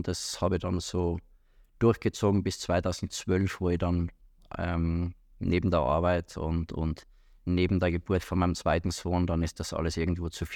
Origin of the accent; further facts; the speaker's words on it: Tristach, Tyrol, Austria; Ich bin in Tristach aufgewachsen